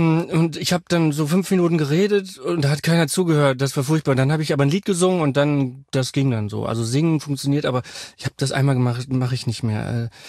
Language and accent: German; North Rhine-Westphalia, Germany; ich bin ja Westfale